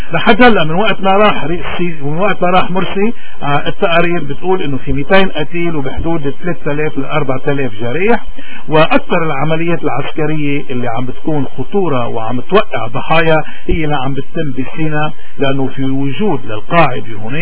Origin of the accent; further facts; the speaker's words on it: Lebanon; وهذا الوضع اللي صار عندنا بلبنان